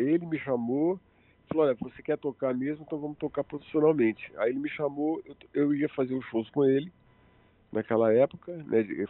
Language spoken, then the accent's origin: Portuguese; Rio de Janeiro, Brazil; also born or lived in Natal; eu nasci em Natal. Então eu sou o único da família que sou potiguar. Depois eu fui criado no Rio de Janeiro.